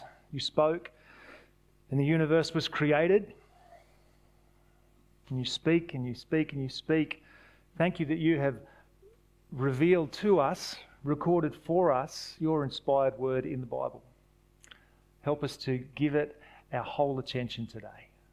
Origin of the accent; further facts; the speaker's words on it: New South Wales, Australia; I grew up in New South Wales, so that's my state of origin.